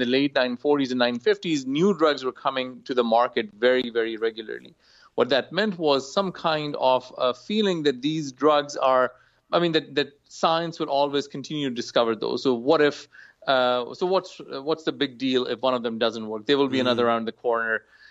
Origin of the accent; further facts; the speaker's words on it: Pakistan; I grew up in Pakistan myself